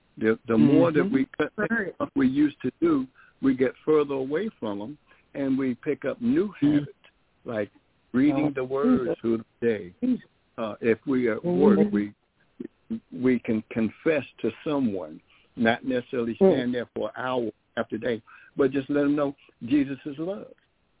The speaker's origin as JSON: {"language": "English", "region": "New Jersey", "country": "United States", "tie": "born or raised there", "said": "well, I was raised in Jersey, and I moved to New York"}